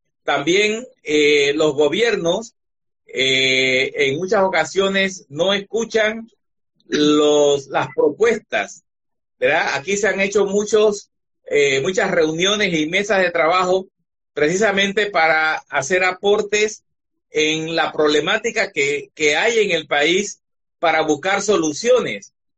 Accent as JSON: {"language": "Spanish", "country": "Panama", "said": "nosotros como panameños no vemos esa verdad absoluta que hay"}